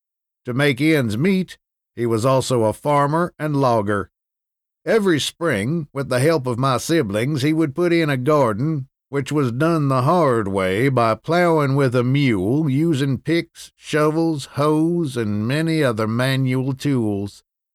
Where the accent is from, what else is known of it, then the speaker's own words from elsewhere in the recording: Fairfield, Kentucky, United States; born there; the day that I was born in Fairfield, Kentucky, in what is known as a ghost house.